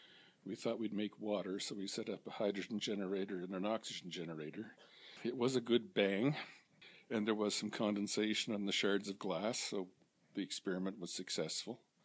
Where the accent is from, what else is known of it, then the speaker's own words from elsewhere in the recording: Bedford, Nova Scotia, Canada; I grew up in Bedford. Mom and Dad moved there in 1948, and we lived in the back of King's Store.